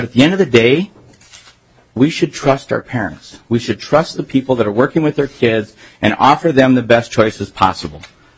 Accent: Nebraska, United States; now in Minnesota, United States; I was able to actually come to Minnesota, which is how you have me. I'm a transplant from Nebraska. I came up through St. Thomas in the seminary.

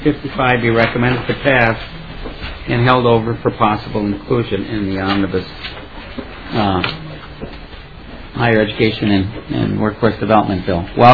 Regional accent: Minnesota, United States; Well, hey, listen, I'm from the Iron Range, Professor. We don't understand Minnesota nice where I come from.

